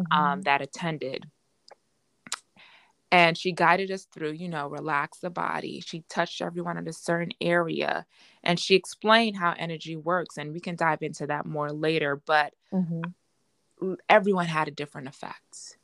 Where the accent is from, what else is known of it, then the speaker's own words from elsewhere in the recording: New York City, New York, United States; I'm from New York. Brooklyn, New York, right? Grew up in Brownsville.